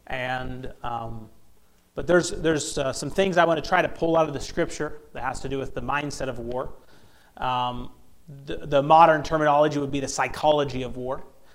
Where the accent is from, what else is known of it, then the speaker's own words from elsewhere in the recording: Pensacola, Florida, United States; I grew up in Florida, like I said, Pensacola